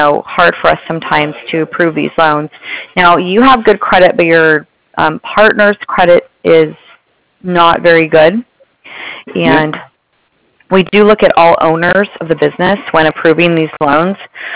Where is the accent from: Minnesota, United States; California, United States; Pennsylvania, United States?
California, United States; California.